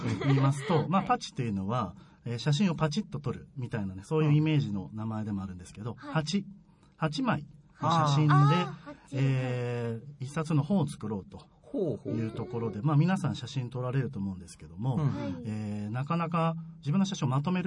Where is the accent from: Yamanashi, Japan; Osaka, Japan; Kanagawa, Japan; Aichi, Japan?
Aichi, Japan; Nagoya; 地元が名古屋なので。